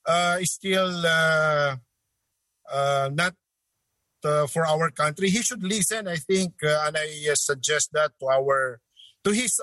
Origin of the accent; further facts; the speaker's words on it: Central Luzon, Philippines; I'm from Zambales, and my fellow Zambalino fisher folks are affected by what's happening in Panatag Shoal.